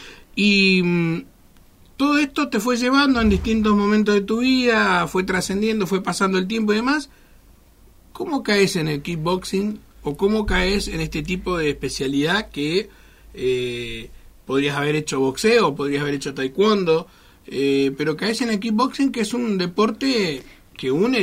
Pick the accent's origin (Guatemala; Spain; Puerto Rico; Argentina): Argentina; Comodoro Rivadavia, Chubut; Yo soy un chico de Comodoro Rivadavia.